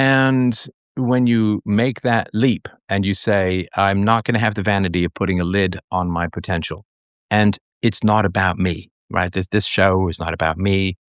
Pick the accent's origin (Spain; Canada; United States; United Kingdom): United Kingdom; because I'm British, right?